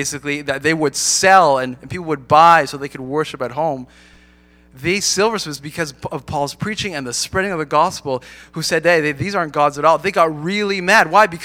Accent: Canada; I said, oh no, I'm Canadian.

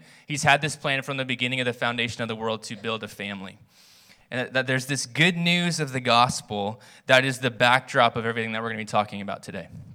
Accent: Virginia, United States; now in Alliston, Canada; I grew up in Virginia and met my wife in Hawaii years ago, and we've been in Alliston for the last 12 years.

